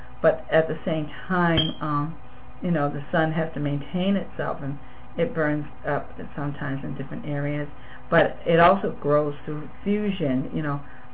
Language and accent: English; New England, United States; accent: New England; That's my New England accent.